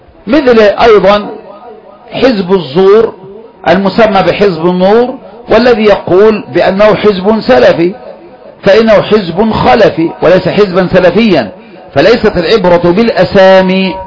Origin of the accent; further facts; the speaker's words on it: Egypt; حتى انتهى الأمر بها الآن عندنا في مصر إلى أنها جماعة أنصار الحزبية وليست أنصار السنة